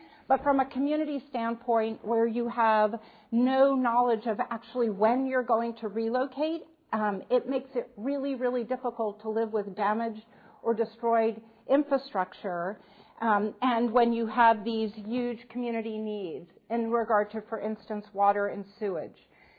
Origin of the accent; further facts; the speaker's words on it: New York, United States; I'm originally from New York, and I was in New York when Hurricane Sandy happened.